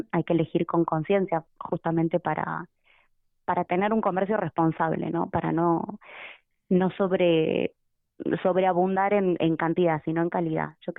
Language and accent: Spanish; Buenos Aires, Argentina; now in Spain; que soy argentina. Soy argentina, de Buenos Aires, y elegí, después de vivir en muchos lugares, en muchos países y en muchas ciudades, me enamoré de Euskadi y decidí quedarme acá